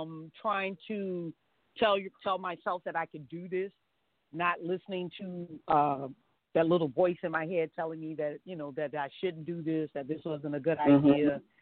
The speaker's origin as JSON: {"language": "English", "town": "New Orleans", "region": "Louisiana", "country": "United States", "tie": "born or raised there", "said": "I'm from New Orleans, born and raised in New Orleans."}